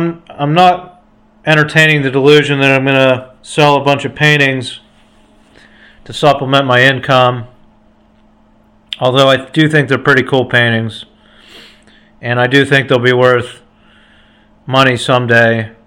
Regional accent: Utica, United States; I talked about creating a podcast of my hometown, my small town of Utica. It's 200 people.

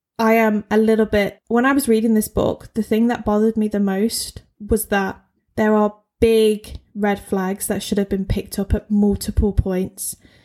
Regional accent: United Kingdom; I'm white and I'm British

